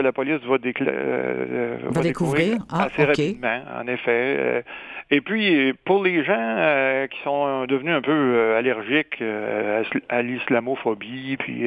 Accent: Trois-Rivières, Quebec, Canada; Trois-Rivières, puisque c'est mon patelin.

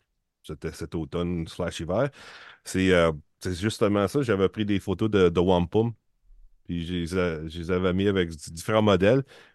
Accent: Ontario, Canada

